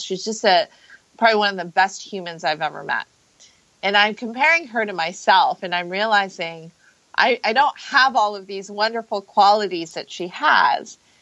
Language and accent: English; Palo Alto, California, United States; And it turned out he was from Palo Alto, and I was telling him how I was from Palo Alto.